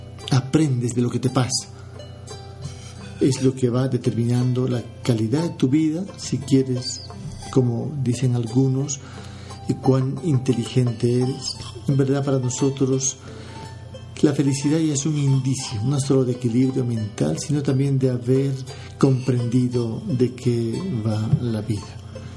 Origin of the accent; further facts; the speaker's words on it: Bolivia; hora de Bolivia, de donde soy